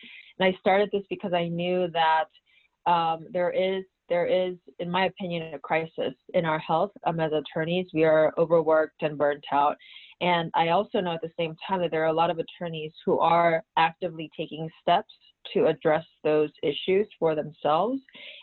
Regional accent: Baltimore, Maryland, United States; I am from the Baltimore area. I live right in between D.C. and Baltimore.

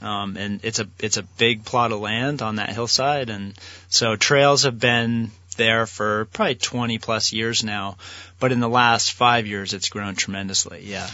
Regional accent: Keene, New Hampshire, United States; I actually grew up in Keene, New Hampshire.

